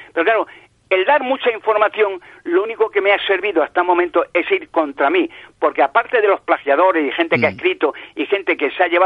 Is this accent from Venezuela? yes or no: no; Toledo, Castilla-La Mancha, Spain; Yo me crié en Toledo. Yo estudié en Toledo.